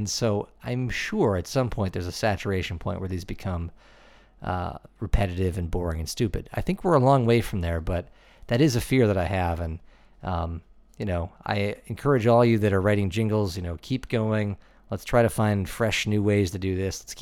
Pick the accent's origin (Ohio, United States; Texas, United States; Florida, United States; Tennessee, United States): Ohio, United States; Cleveland; now in Annandale, United States; I'm from Cleveland originally, and I live here in Annandale, Virginia